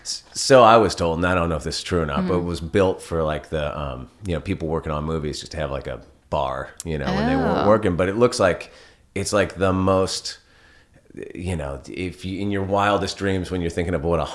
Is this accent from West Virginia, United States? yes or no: no; Santa Barbara, California, United States; That's my hometown.